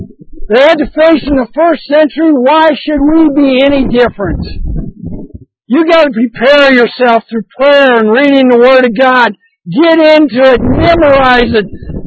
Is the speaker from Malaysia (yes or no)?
no; Wolf Creek, United States; When I was a little kid growing up in Wolf Creek